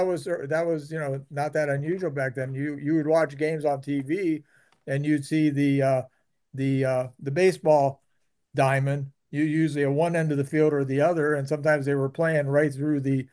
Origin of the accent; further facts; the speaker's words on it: Ohio, United States; North, yeah, Northeast Ohio.